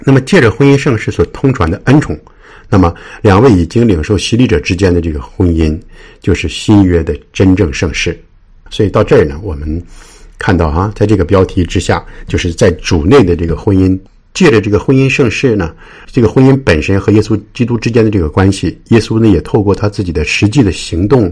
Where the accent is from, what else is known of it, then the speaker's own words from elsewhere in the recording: China; 可能是为我们中国人这个是很好懂的一件事情